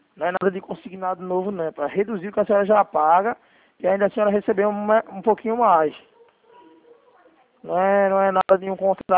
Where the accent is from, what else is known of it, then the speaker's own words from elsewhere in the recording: Recife, Pernambuco, Brazil; sou daqui de Recife.